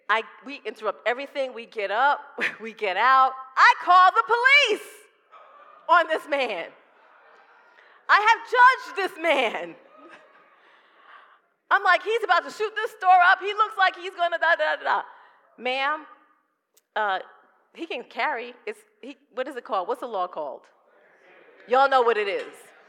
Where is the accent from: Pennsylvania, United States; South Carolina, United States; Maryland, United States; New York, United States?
New York, United States; Bronx; I'm from New York. Y'all love when I say that. I'm from the Bronx. I'm from the hood.